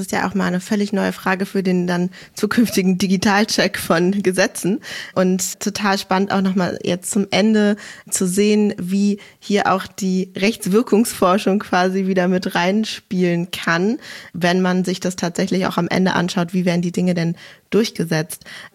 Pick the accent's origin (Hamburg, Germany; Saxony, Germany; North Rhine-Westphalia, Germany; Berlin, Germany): Berlin, Germany; als Berlinerin